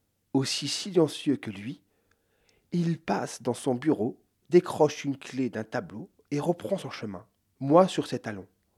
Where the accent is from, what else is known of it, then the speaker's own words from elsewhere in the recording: Hauts-de-France, France; je lui avoue que je suis de la Somme